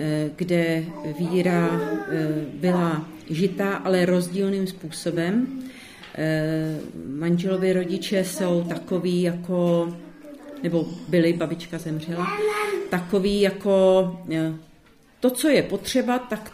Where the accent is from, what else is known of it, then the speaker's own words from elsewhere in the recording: Prague, Czechia; oba dva jsme Pražáci a vlastně manžel je z Libeňské farnosti a já z Davidský, nebo v podstatě od svatého Matěje, takže z Prahy 6.